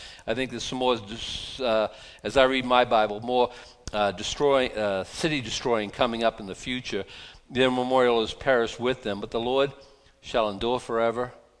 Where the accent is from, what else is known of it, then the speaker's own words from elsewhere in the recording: United States; When I was in Japan in 1980, it was where I got saved. It was cool being American in Japan.